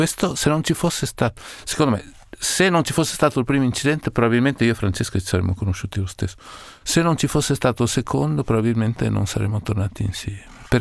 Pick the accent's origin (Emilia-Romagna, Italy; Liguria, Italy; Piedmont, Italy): Emilia-Romagna, Italy; Parma; born there; Io sono nato a Parma